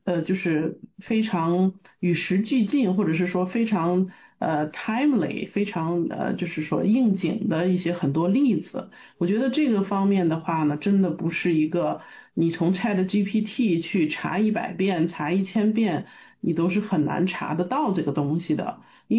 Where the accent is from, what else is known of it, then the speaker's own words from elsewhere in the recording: Xi'an, Shaanxi, China; moved away as an adult; now in United States; 我是来自中国西安，来美国已经30年了啊，已经过了30年